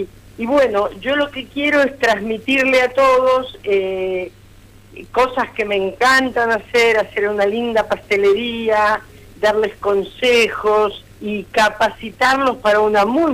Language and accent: Spanish; Lanús, Buenos Aires Province, Argentina; Yo soy de Buenos Aires, en la ciudad de Lanús.